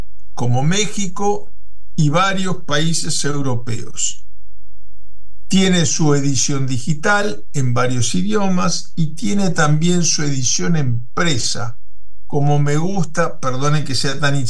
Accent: Uruguay; Sería una impertinencia de mi parte, como uruguayo, opinando en Argentina desde una radio argentina, introducir este tema.

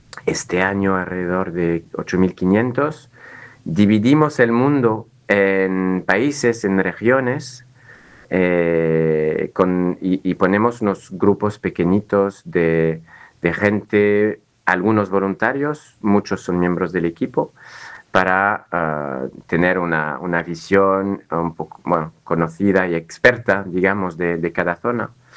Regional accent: United Kingdom; now in France; soy británico, pero llevo viviendo en Francia desde hace muchos años

